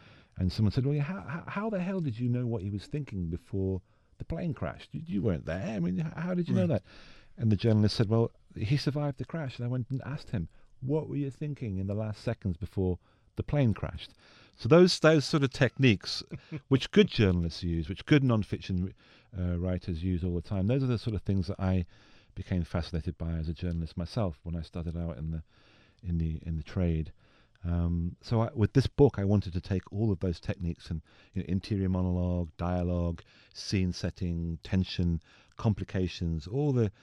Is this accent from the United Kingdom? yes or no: yes; England, United Kingdom; I grew up in England.